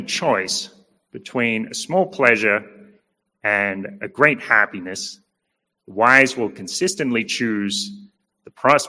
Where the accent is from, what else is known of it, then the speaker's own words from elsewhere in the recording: Australia; Some of you know I was deported from Mexico a few years ago for overstaying my welcome and sent back to Australia.